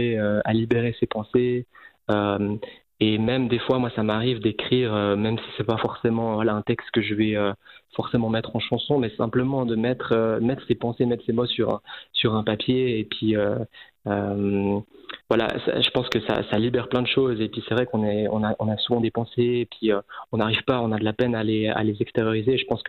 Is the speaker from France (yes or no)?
no; Bulle, Fribourg, Switzerland; Je viens de Bulle et donc j'ai sorti un premier EP le 25 octobre dernier.